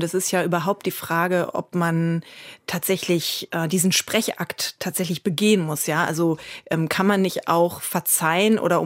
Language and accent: German; Münster, North Rhine-Westphalia, Germany; born there; Richtig, also ich bin in Münster geboren, bin dann aber recht früh mit meiner Familie in die Suburbs gezogen.